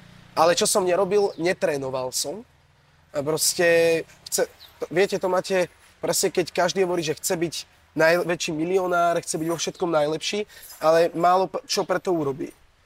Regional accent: Žilina Region, Slovakia; mám 21 rokov, pochádzam z Oravy.

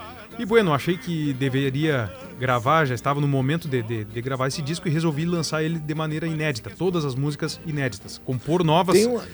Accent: São Gabriel, Rio Grande do Sul, Brazil; eu nasci e me criei em São Gabriel, mas também tenho o meu garrão fincado em São Cepé.

